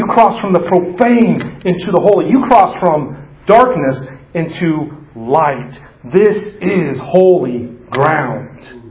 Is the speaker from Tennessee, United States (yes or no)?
no; Indiana, United States; also born or lived in Oklahoma; I grew up in East Central Indiana. I spent just a portion of my childhood in central Oklahoma, moved back and finished growing up in east central Indiana.